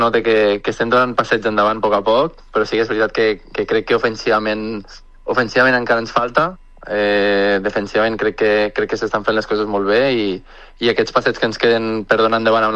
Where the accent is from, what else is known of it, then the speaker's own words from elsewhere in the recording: Vila-real, Valencian Community, Spain; Sí que et diria que estaria igualat, però al final molts dels anys que jo he sigut conscient que i de creixement els he passat allà.